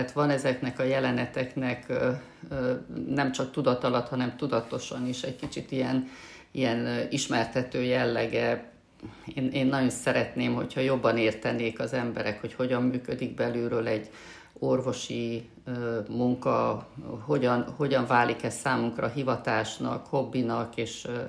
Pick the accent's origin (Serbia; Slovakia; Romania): Romania; Miercurea Ciuc, Harghita; also born or lived in Odorheiu Secuiesc, Romania / Târgu Mureș, Romania; Székelyudvarhelyen születtem, Csíkszeredában nőttem föl, Marosvásárhelyen végeztem az egyetemet, tehát ott is már volt ez a hármasság, hogy ez a három város, amihez nyilvánvalóan kötődöm